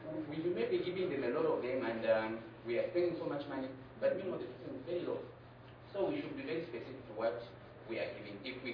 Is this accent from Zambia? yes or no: yes; Zambia; I'm from Zambia.